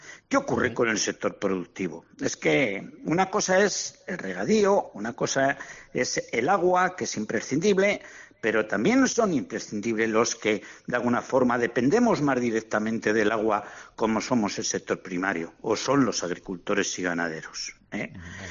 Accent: Sesma, Navarre, Spain; de mi pueblo, de SESMA. Un pueblo sin futuro, un pueblo de toda vida sin secano.

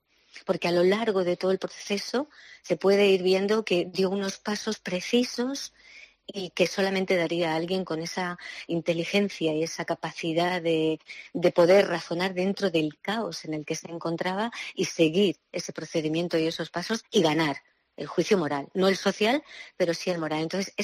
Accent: Segovia, Castile and León, Spain; me vuelvo otra vez a Segovia a pasar las vacaciones con mi pareja, con mi chico, con mi tierra, con mi pueblo

